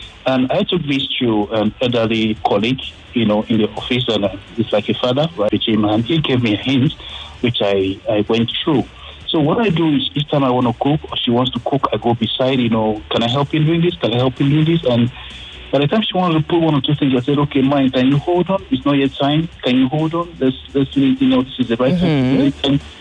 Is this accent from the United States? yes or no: no; Cross River, Nigeria; Now, I'm from Cross River State, right?